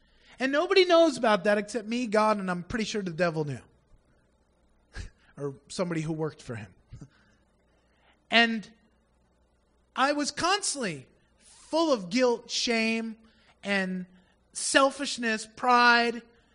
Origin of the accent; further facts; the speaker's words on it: New York, United States; and I'm loud. I'm from New York, okay? You know, that's what they tell me in the Philippines. You know, you must be from New York.